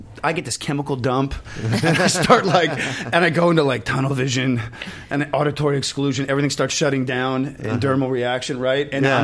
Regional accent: Beverly Hills, California, United States; also born or lived in Montreal / Miami; I'm from Beverly Hills. Uh-huh. Actually, well, let me back up. I was born in Canada, in Montreal. My whole family's Canadian.

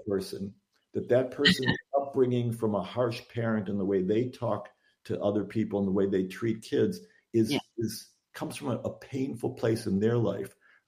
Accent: Detroit, Michigan, United States; And I grew up in Detroit where you weren't allowed to go to therapy.

